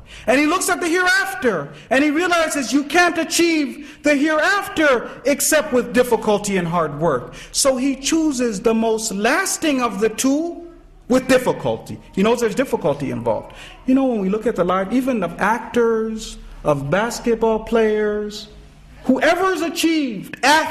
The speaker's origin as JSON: {"language": "English", "country": "United States", "said": "I'm an American. We like basketball."}